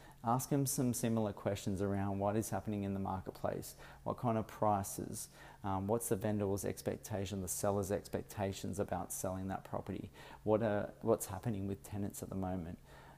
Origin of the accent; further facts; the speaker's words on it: Sydney, New South Wales, Australia; As I am from Sydney, I've come up to Brisbane